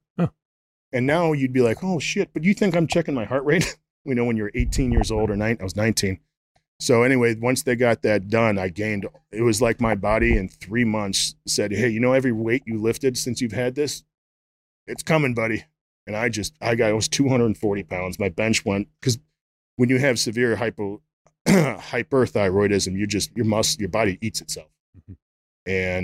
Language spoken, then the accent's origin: English; Prospect Heights, Illinois, United States; Town is Prospect Heights. There's like a million, like that area is like 7 million people.